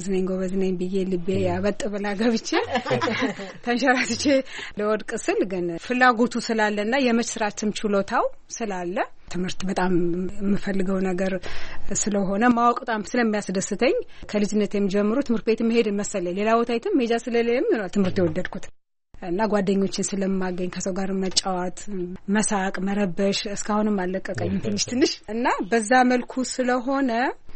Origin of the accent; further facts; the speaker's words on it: Dessie, Amhara, Ethiopia; also born or lived in Asella / Finote Selam / Addis Ababa; የተወለድኩት አሰላ ነው፣ ግን 2 ዓመት ሲሆነኝ አባቴ የፖሊስ አባል ስለነበረ መቀየር ነበረበት። ስለዚህ ትምህርት የጀመርኩት ደሴ ቴጌመነ ትምህርት ቤት፣ ከዛ ቀጥሎ ወደ ፍኖተ ሰላም ጎጃም፣ ከዛ መጨረሻ ላይ አዲስ አበባ ነው አጠናቀቅኩት ትምህርቴን።